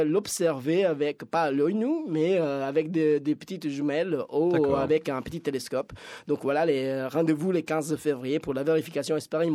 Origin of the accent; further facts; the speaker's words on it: Italy; Moi, je suis italien.